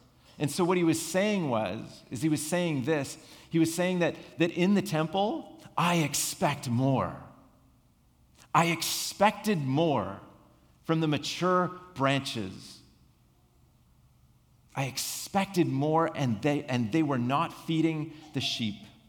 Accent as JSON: {"language": "English", "region": "Rocky Mountains", "country": "United States", "tie": "born or raised there", "said": "like I grew up in the Rockies and the mountains were like right there all the time."}